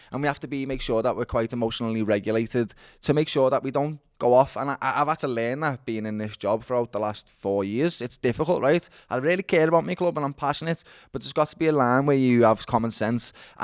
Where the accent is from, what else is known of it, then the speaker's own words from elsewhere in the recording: Liverpool, North West England, United Kingdom; I'm from Liverpool.